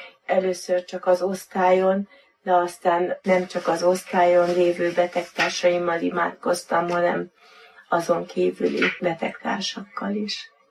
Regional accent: Kiskunfélegyháza, Bács-Kiskun, Hungary; Kiskunfélegyházán születtem, katolikus családban nőttem fel.

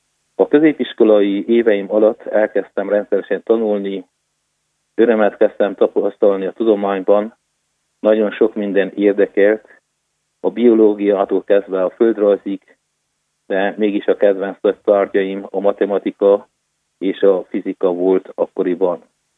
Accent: Szentegyháza, Harghita, Romania; A Csíkszeredai kórházban, de ettől eltekintve én szülőfalumat a Hargita aljában fekvő Szentegyházát tekintem, a régebbi Szentegyházas falut és Szentkereszt bányát

